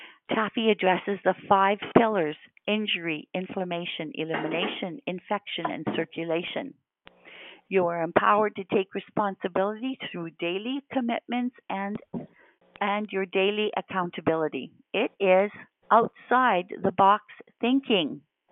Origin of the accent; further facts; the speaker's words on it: Kelowna, British Columbia, Canada; she is in my hometown, Kelowna, BC, at the Ramada Inn.